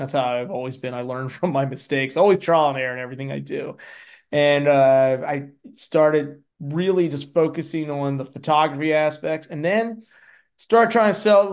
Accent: Baltimore, Maryland, United States; I told you I grew up in Baltimore City. I live in Maryland.

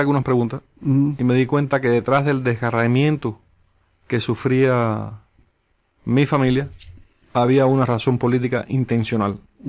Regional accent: Cuba; now in United States; Y recuerdo la férrea resistencia cultural de los cubanos a eso. Es decir, la frase yo soy cubano no hispano viene de ahí

